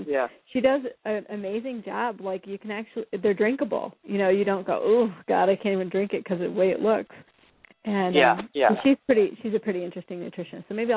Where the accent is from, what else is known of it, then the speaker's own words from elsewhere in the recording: Iowa, United States; also born or lived in Minnesota / Northern California / Maine; I'm from Iowa, like Minnesota and Iowa. I was born in Minnesota, then raised in Iowa, then moved back to Minnesota, then to Northern California, then to Maine